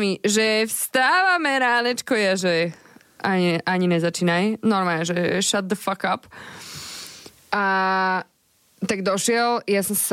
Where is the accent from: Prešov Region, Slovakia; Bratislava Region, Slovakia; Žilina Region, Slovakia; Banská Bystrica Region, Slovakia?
Bratislava Region, Slovakia; Bratislava; Ty si dievča z Oravy, ja som dievča z Bratislavy.